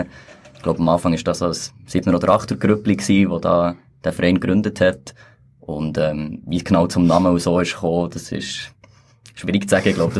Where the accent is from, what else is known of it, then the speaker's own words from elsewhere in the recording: Bern, Switzerland; bin aus Bern.